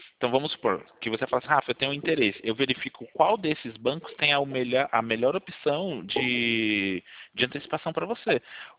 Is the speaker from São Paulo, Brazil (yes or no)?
yes; Sorocaba, São Paulo, Brazil; Eu sou de Sorocaba.